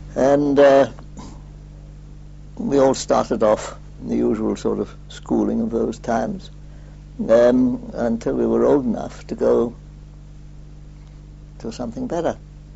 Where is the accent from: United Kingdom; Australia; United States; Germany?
United Kingdom; Newcastle upon Tyne, North East England; I was born in Newcastle on Tyne.